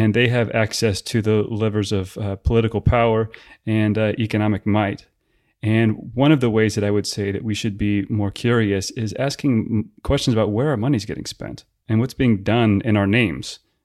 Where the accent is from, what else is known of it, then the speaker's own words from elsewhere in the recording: United States; my country and my tax dollars as an American were propping up the Mubarak regime there